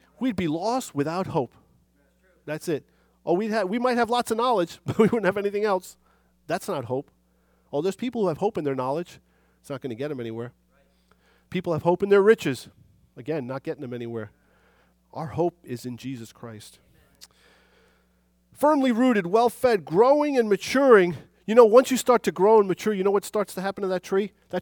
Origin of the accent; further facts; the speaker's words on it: New York City, New York, United States; now in New Jersey, United States; growing up in New York City, you just don't see any of this. So when we moved to Jersey, I see these vines